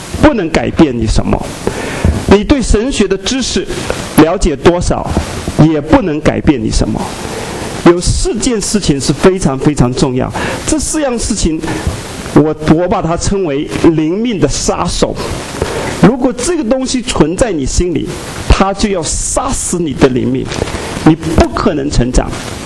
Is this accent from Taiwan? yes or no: no; Ningbo, Zhejiang, China; moved away as an adult; now in Changchun, China; 那我是从东北长春过来的，我老家是浙江宁波人。94年到长春读书，96年在那边蒙恩得救